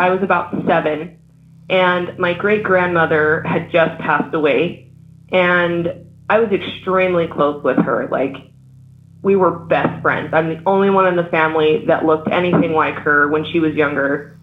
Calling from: Salt Lake City, Utah, United States; I'm calling from Salt Lake City, Utah, actually.

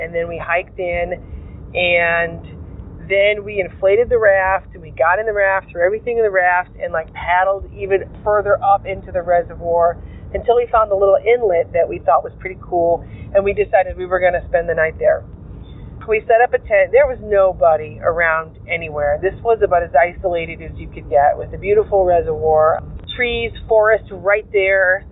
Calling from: Colorado, United States; Hi, Derek. … I'm calling from Colorado.

